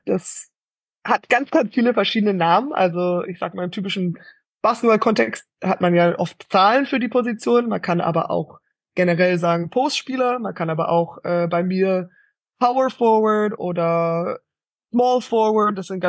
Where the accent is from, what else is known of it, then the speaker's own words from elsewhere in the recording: Alameda, California, United States; Ich bin in Kalifornien aufgewachsen. Also in Kalifornien gibt es selbstverständlich Volleyballmannschaften. Es war nur in der Stadt, wo ich aufgewachsen bin, in Alameda